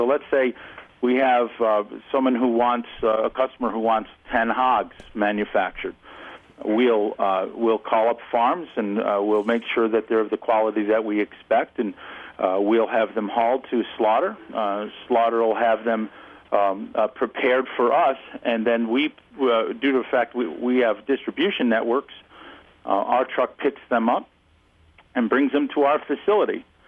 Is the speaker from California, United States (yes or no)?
no; Sherburne, New York, United States; yeah, we're from Sherbourne, New York. My brother's not on the phone as of yet. I presume we're going to be talking about the meat aspect. But yeah, Sherbourne, New York, which is right in the heart of the state. I've pretty much been lived here my whole life